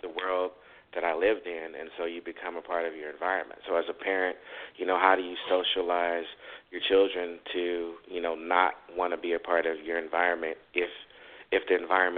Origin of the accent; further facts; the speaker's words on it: Compton, California, United States; we grew up in Compton and, you know, in the heart of the gang violence.